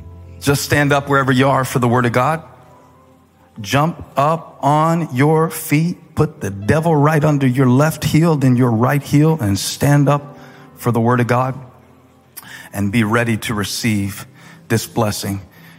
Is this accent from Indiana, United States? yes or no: no; Moncks Corner, South Carolina, United States; Y'all know I'm from Monk's Corner when I start saying, we're coming to Glendale, Arizona.